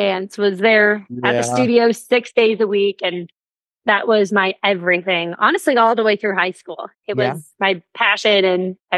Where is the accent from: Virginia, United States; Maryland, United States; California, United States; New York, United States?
California, United States; Santa Clarita; I grew up in Santa Clarita, California, which is like 2.5-3 hours south of SLO, near a little amusement park near Magic Mountain, if you've ever heard of it.